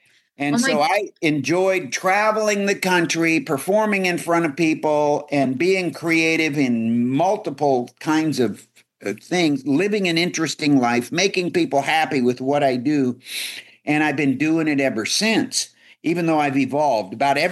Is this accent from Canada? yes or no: no; Midwest, United States; born there; I was born in the Midwest, the son of an opera singer for a mother and a Lutheran minister for a father. So I was a preacher's kid. So yeah, I grew up on a university campus